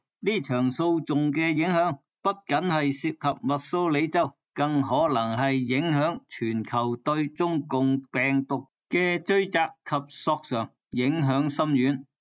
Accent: Guangdong, China; 我哋广东人

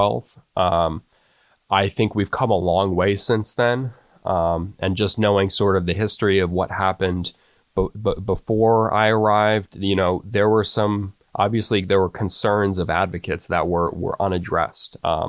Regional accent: New Jersey, United States; now in Texas, United States; I'm from the great state of New Jersey.

